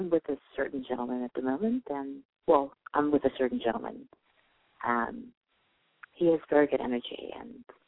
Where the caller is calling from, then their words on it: New York, United States; I'm calling from New York.